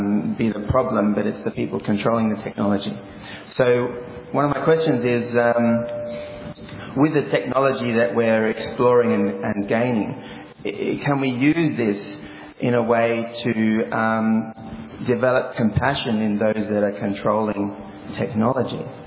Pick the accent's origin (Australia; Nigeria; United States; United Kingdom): Australia; Fremantle, Western Australia; I'm from Fremantle.